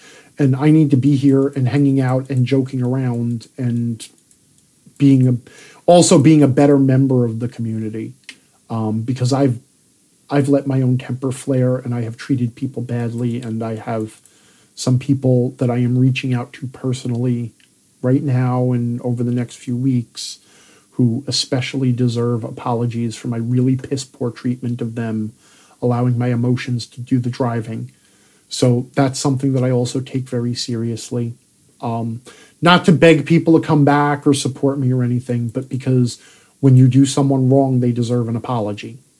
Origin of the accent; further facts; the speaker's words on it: New York, United States; I'm originally a New Yorker